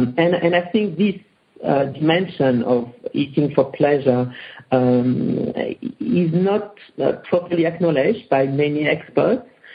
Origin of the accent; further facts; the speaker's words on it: Aurillac, Auvergne-Rhône-Alpes, France; English is a second language; being French and born and raised in France